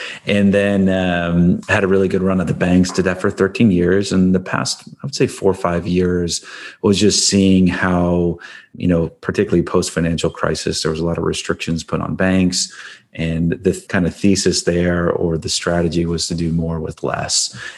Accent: East Coast, United States; So I grew up on the East Coast, went to Georgetown for my undergrad, did my MBA at NYU.

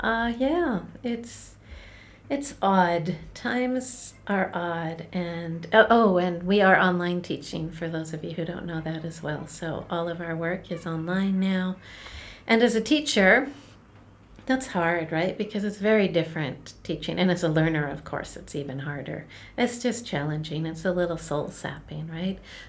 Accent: Canada; Donna's American, I'm Canadian

